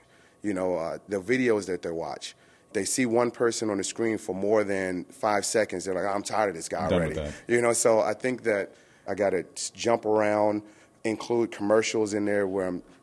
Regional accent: Capitol Heights, Maryland, United States; I grew up in Capitol Heights, Maryland. Status quo there, you sold drugs, we stole cars.

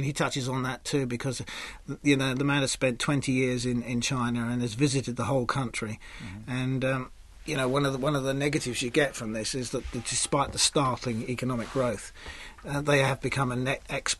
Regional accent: England, United Kingdom; Well, he basically says that we're an island race that have subsumed anger into our culture

